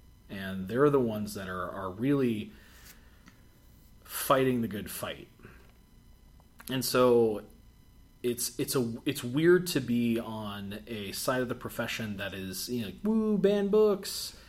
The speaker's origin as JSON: {"language": "English", "country": "United States", "said": "that's where someone like the New Zealand censor really bothers me as an American."}